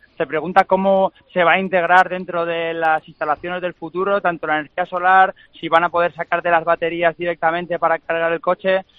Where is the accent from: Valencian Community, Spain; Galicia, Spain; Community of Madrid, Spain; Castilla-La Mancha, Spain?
Valencian Community, Spain; no somos los únicos valencianos y españoles que estamos aquí